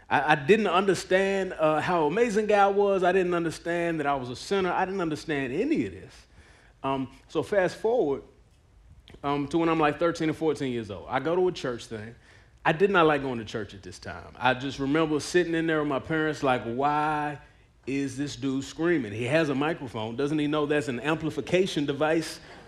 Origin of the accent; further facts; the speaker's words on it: Dallas, Texas, United States; I grew up in Dallas. I moved back there a few years ago, but I grew up in Dallas.